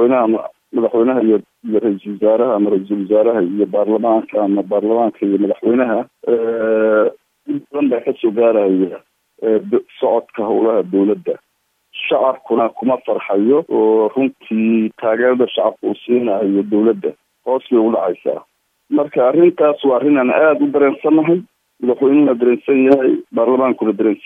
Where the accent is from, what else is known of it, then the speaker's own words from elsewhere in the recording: Kenya; anigu waxaan ku dhashay gobolada Koonfureed ee dalka Kenya baareed marka waxbarashadii hore halkaas aan ahaa